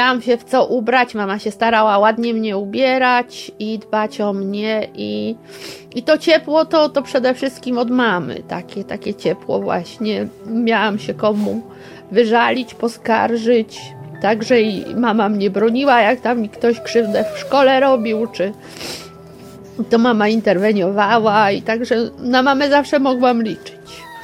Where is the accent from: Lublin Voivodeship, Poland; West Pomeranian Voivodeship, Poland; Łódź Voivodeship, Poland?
Lublin Voivodeship, Poland; Annopol; also born or lived in Krosno; mieszkaliśmy w bloku i w Annopolu też w bloku mieszkaliśmy i wcześniej też, bo my w ogóle przeprowadziliśmy się z Krosna tutaj do Annopola